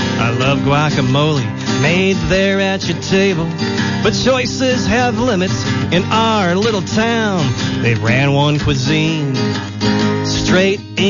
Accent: Watsonville, California, United States; This is another song about my hometown. This is about all the dining options we have in Watsonville.

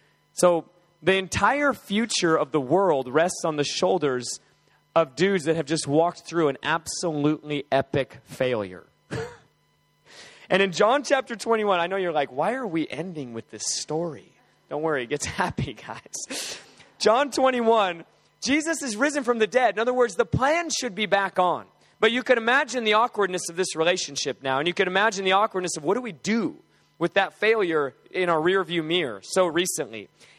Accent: Alaska, United States; I worked on commercial fishing boats growing up. I'm from Alaska originally.

